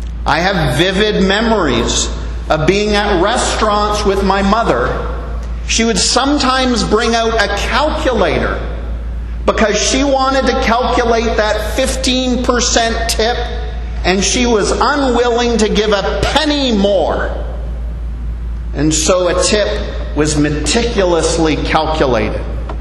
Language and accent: English; Canada; I was born and raised in Canada, and that I come from Scottish heritage.